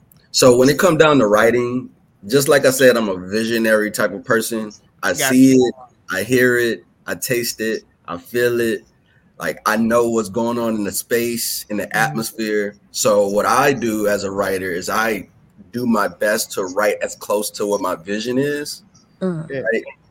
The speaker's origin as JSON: {"language": "English", "town": "New Orleans", "region": "Louisiana", "country": "United States", "said": "I'm from New Orleans, Louisiana, so"}